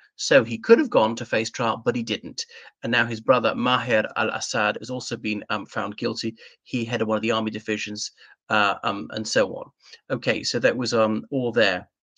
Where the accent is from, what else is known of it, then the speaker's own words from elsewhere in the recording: Ireland; from Ireland.